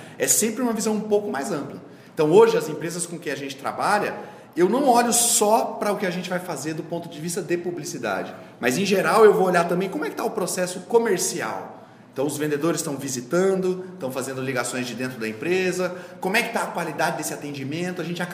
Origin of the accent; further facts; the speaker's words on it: Campo Grande, Mato Grosso do Sul, Brazil; sou nascido e criado em Campo Grande, Mato Grosso do Sul. Né? Morei aqui minha vida toda. Um breve período eu morei nos Estados Unidos. Ali por volta dos 16, 17 anos eu fiz um intercâmbio, mas não fiquei nem um ano fora daqui.